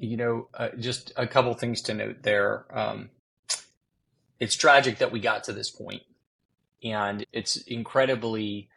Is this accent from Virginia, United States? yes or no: yes; Virginia, United States; We have now moved the vast majority of hospitals in Virginia, my home state.